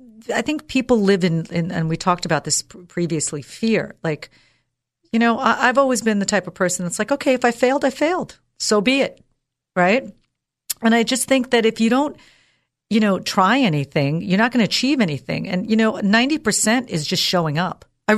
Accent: United States; I've never lived in the Middle East. I'm an American girl born and raised here.

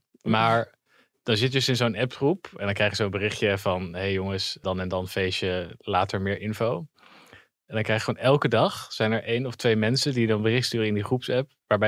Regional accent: Zutphen, Gelderland, Netherlands; Ja, ik kom uit Zutphen oorspronkelijk.

